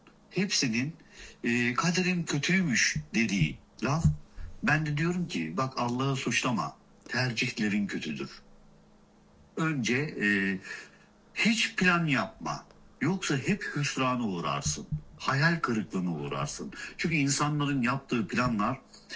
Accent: Tarsus, Mersin, Turkey; Gençliğimde 17-18 yaşında, 20 yaşında, 15 yaşından 20 yaşına kadar benim gençliğim orada geçti.

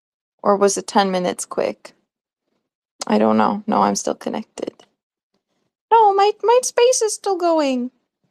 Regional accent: United States; he's really different from the average like experience I have with cats as an American.

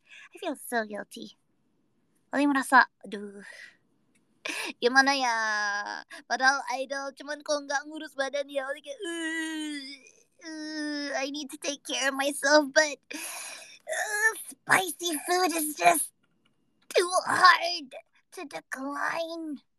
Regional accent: Indonesia; English is a second language; I'm from Hawaii. I'm Indonesian. they're bound to be Indonesian tweets, man.

